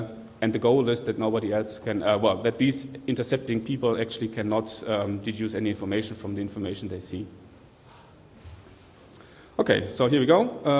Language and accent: English; Berlin, Germany; English is a second language; I'm from Berlin, actually.